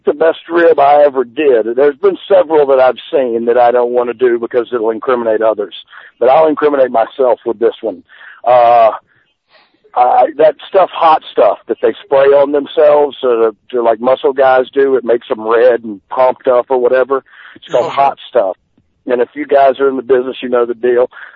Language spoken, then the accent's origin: English; the South, United States; I'm from the South, so I remember those days, you know.